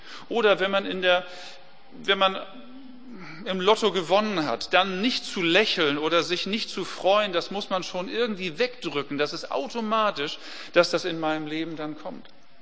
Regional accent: Northern Germany, Germany; das würde ich als Norddeutscher gar nicht hinkriegen

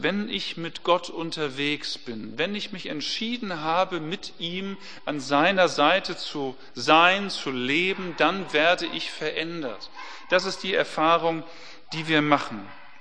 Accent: Northern Germany, Germany; das würde ich als Norddeutscher gar nicht hinkriegen

